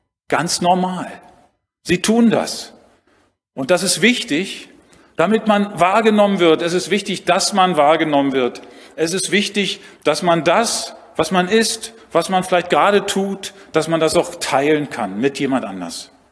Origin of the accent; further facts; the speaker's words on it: Berlin, Germany; ich bin in Berlin groß geworden, vielleicht hört man es auch ab und zu. Meine Mutter lebt immer noch in Berlin, inzwischen in einem Pflegeheim.